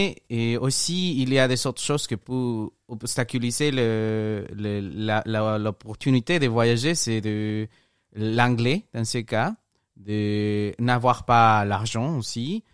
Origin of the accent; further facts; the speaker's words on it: Mexico; French is a second language; je viens de Mexique et je suis avec les Labs maintenant. Et je suis un prof d'anglais